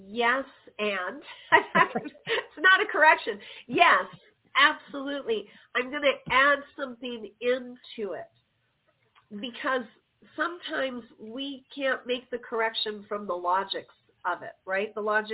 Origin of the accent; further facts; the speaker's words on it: Chicago, Illinois, United States; I'm from Chicago.